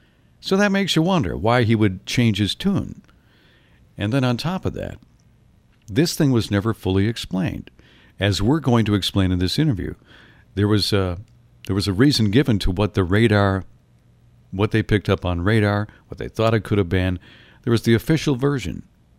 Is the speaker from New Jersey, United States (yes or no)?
no; Norway, Michigan, United States; I grew up in Norway, Michigan. I live now in a place not far from Escanaba out in the country.